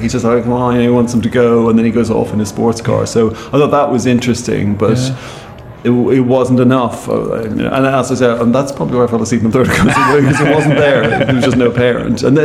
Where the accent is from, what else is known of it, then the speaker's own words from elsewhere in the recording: Dublin, County Dublin, Ireland; Although I'm from Dublin, I couldn't understand. I know that area.